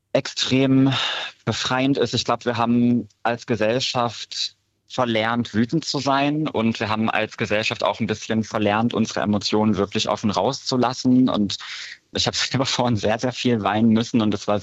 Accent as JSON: {"language": "German", "town": "Lutherstadt Wittenberg", "region": "Saxony-Anhalt", "country": "Germany", "tie": "born or raised there", "said": "ich hatte dieses Jahr auch die große Ehre, Schirmherrin des CSD Lutherstadt Wittenberg zu sein, in meiner Heimatstadt."}